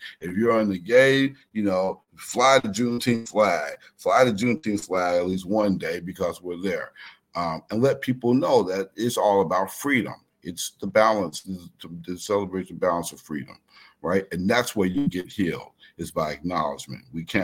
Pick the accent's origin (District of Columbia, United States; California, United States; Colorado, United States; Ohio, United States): Colorado, United States; Denver; I grew up in Denver, Colorado, and back in the 70s in Denver, it was very segregated city, right?